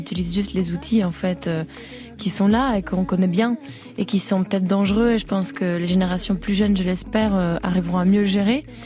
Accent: Belgium

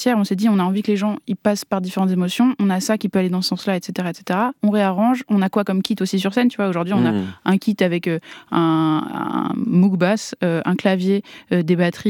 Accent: Strasbourg, Grand Est, France; je pense que j'aurais pas été la même personne si j'avais pas grandi à Strasbourg.

